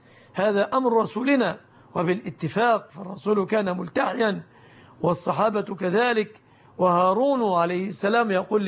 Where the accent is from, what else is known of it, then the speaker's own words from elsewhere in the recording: Egypt; بلادنا مصر